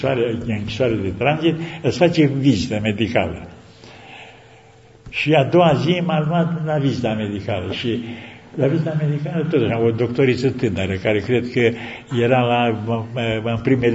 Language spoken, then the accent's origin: Romanian; Moldavia, Romania; eu sunt din Moldova, el e de aici, din Apuseni